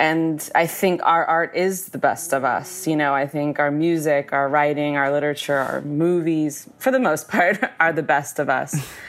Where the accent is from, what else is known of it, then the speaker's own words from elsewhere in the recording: Arizona, United States; I grew up in Arizona, and during that time, a very famous UFO episode happened there called the Phoenix Lights.